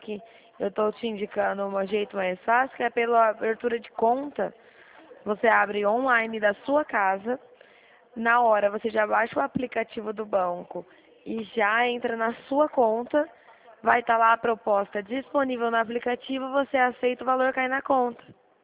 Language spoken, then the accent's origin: Portuguese; Dracena, São Paulo, Brazil; eu sou de Dracena, estado de São Paulo.